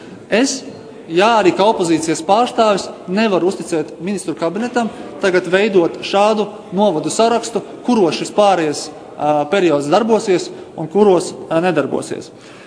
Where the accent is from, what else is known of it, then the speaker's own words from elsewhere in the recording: Dagda Municipality, Latvia; manā dzimtajā novadā, Dagdas novadā, ir divas skolas